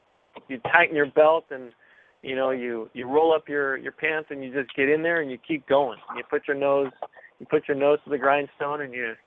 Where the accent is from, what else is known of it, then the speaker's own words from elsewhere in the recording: United States; first language es; English is a second language; My parents are from Mexico, so my first language is Spanish. My family came here, I'm a first-generation American.